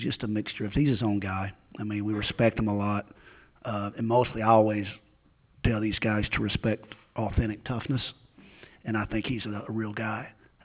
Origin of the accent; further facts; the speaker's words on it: East Coast, United States; I'm the new guy on the block. I'm from the East Coast, you know. I've very rarely been across the Mississippi River.